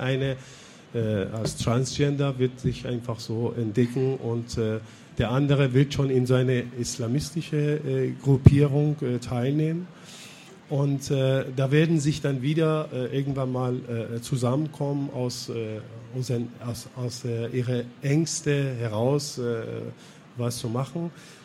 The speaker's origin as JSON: {"language": "German", "country": "Iran", "said": "Also ich komme auch selber aus dem Iran und ich kenne einfach staatliche Zensur, die dann auch immer da ist."}